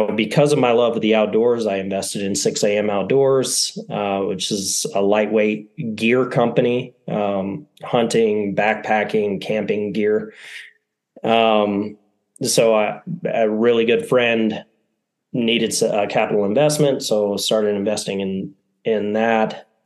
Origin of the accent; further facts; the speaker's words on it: Montana, United States; I grew up in Montana. Went off, joined the military, got out of the military